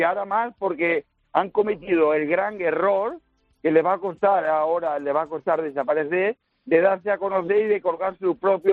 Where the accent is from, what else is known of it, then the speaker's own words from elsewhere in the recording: Castro del Río, Andalusia, Spain; now in Blanes, Spain; yo soy hijo adoptivo de Blanes, yo soy natural de Córdoba, de un pueblo de Castro del Río, Córdoba.